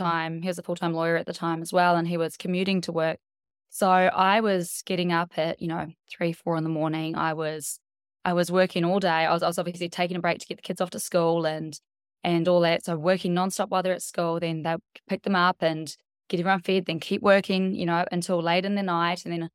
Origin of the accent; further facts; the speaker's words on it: New Zealand; moved away as an adult; now in Australia; I am originally from New Zealand. That's where I was born. And when I was about 19, I moved across to Australia and met my husband and had three kids. And now I live over there